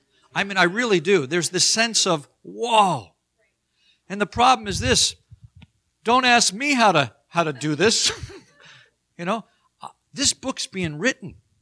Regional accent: Long Island, New York, United States; I remember as a young boy, when school would start in the fall, I grew up on Long Island

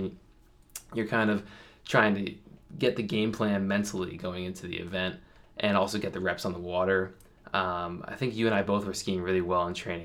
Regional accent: United States; As an American individual, I had to hold an average of 3:41 just to qualify.

